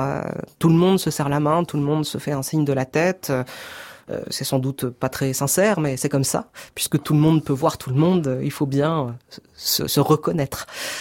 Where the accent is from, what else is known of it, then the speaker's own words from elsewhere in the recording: Grand Est, France; je viens de province, je viens des Ardennes, dans un petit lycée, le lycée Vauban. Suite à quoi, j'ai fait une petite prépa de province aussi à Reims